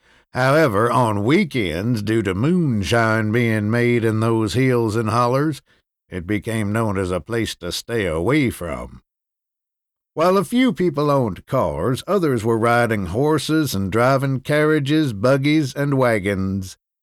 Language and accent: English; Fairfield, Kentucky, United States; born there; the day that I was born in Fairfield, Kentucky, in what is known as a ghost house.